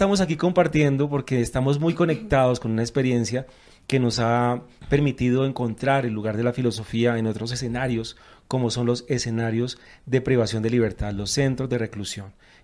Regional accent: Palmira, Valle del Cauca, Colombia; yo soy vallecaucano, nací en Palmira, felizmente de 46 años, profesor

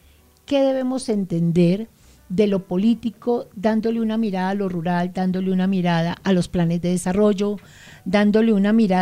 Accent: Colombia; nosotros como ciudadanos, como colombianos

